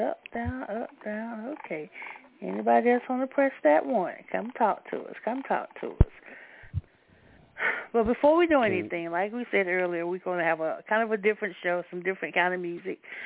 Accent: North Carolina, United States; from North Carolina, and I'm doing great.

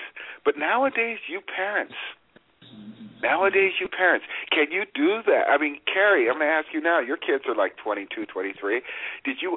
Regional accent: Philadelphia, Pennsylvania, United States; born there; I was born in Philadelphia, and South Side of Philadelphia. And this is when the neighbors knew each other and things.

